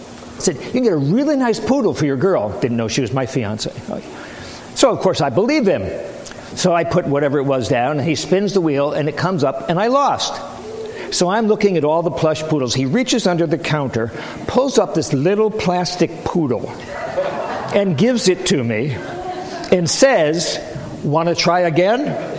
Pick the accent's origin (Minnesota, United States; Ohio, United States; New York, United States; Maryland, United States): New York, United States; Newburgh; We were engaged, and I grew up in Newburgh, New York, and so Nancy was home in the area, and there was a county fair.